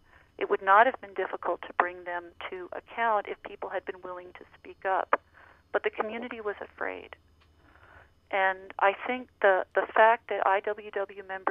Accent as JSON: {"language": "English", "region": "Northeast", "country": "United States", "said": "I'm relatively new to the Northwest. I'm originally from the Northeast of the country"}